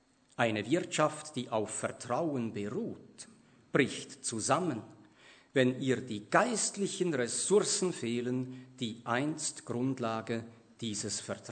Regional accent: Allahabad, Uttar Pradesh, India; in meiner Heimatstadt Allahabad am Ufer des Yamuna-Flusses

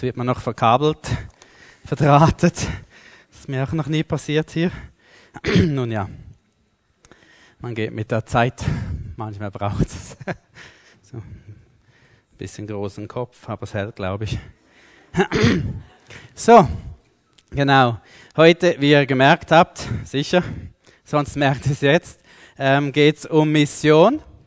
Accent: Switzerland; aber wir jetzt als Schweizer im Normalfall oder so

